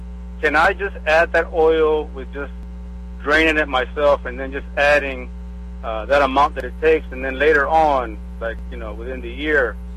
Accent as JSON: {"language": "English", "town": "Dallas", "region": "Texas", "country": "United States", "said": "I'm from Dallas, Texas, but heard a lot of good things about the island."}